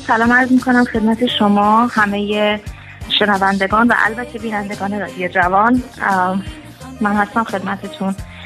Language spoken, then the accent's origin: Persian; Iran; تو ایران بزرگ شدم، بیشتر عمرم رو اونجا بودم، لحظه هامو اونجا با مردم اونجا، با اتفاقات اونجا، با شرایط خوب و بد اونجا گذروندم